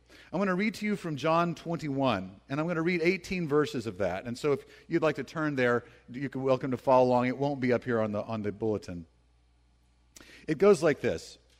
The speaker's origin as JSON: {"language": "English", "region": "Deep South", "country": "United States", "tie": "born or raised there", "said": "we grew up in the Deep South, and there were all kinds of traditions. The South is very traditional, and everyone went to church."}